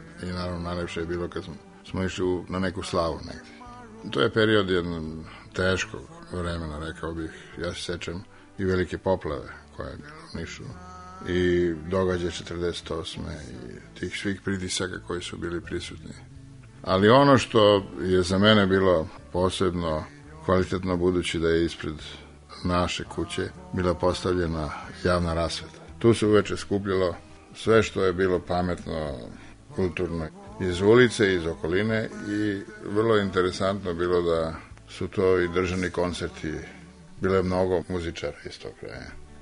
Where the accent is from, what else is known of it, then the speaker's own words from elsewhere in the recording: Niš, Southern and Eastern Serbia, Serbia; born there; Rođen sam u Nišu, u kući u Šandićevoj ulici 34, bio je rat, 42. godina.